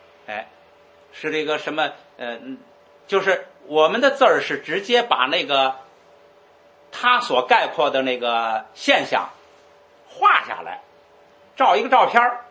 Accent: China; 我们没这些文法，我们中国人是什么呀？

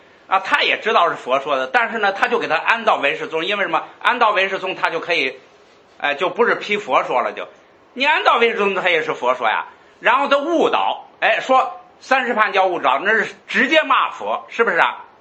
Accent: China; 我们中国人呢，对这个理解不深。这个就是我说的，中国人一开始佛教传进来，不懂

